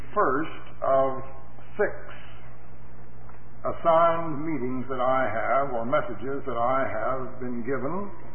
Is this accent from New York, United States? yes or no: no; Sister Bay, Wisconsin, United States; simply to say that I come from Sister Bay, Wisconsin. Some of you don't have the remotest idea where that is.